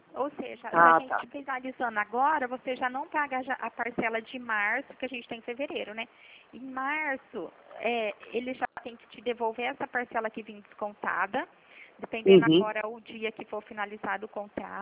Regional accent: Pirassununga, São Paulo, Brazil; Eu sou aqui de Pirassununga

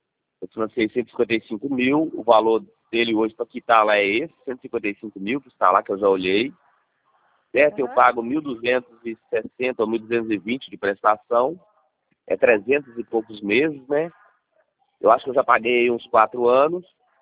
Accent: Minas Gerais, Brazil; Não, eu sou de Minas Gerais.

